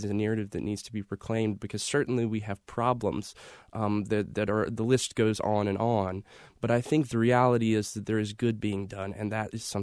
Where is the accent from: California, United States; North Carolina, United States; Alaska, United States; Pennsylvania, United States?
North Carolina, United States; Statesville; Well, growing up in Statesville, it's an all-America city. It's one of those places that everyone wants to grow up in. It's just a great town to grow up in North Carolina.